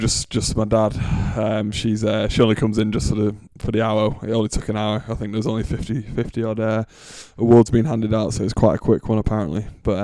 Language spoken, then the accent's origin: English; North West England, United Kingdom; I'm also from the Lancashire area, growing up playing National League rugby with Fylde